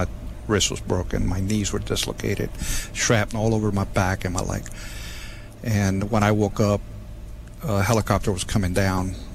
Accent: Miami, Florida, United States; also born or lived in Puerto Rico; Well, I was born in Puerto Rico from my father's Cuban. Mm-hmm. My mother was Puerto Rican. But I grew up in Miami, Florida. That's where I call home.

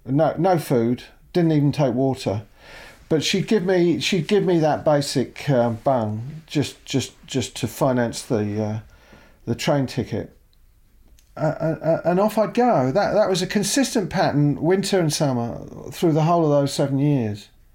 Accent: Brighton, South East England, United Kingdom; also born or lived in Midlands; I feel at the moment as though I've lived in Brighton all my life, but I haven't. We came back to Brighton from the Midlands when I was seven, and I stayed here until I was 18 and went away to university.

